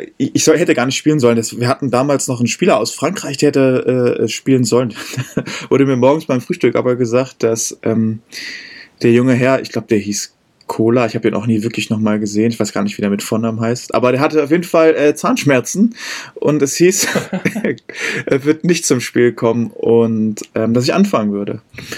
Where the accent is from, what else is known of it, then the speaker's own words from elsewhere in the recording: Berlin, Germany; moved away as an adult; now in Heidelberg, Germany; ich bin mit 20 von aus Berlin nach Heidelberg gezogen.